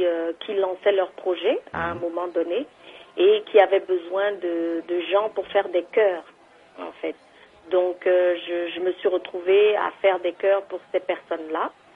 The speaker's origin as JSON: {"language": "French", "country": "Benin", "tie": "born or raised there", "moved": "yes", "said": "quand j'étais encore au Bénin, quand j'étais enfant au Bénin."}